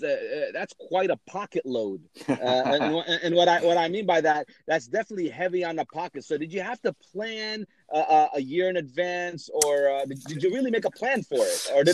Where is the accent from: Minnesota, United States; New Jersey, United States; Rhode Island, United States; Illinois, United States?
New Jersey, United States; also born or lived in California; I'm from New Jersey, lived in California.